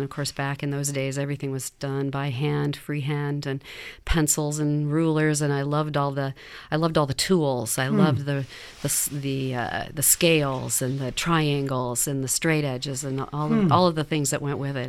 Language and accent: English; Iowa, United States; I'm actually a native Iowan. I was born in a small town in northern Iowa and grew up basically in a farm town